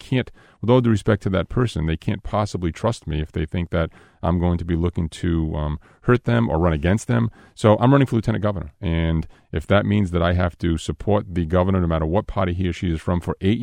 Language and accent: English; Rhode Island, United States; when I go to Washington and I say I'm from Rhode Island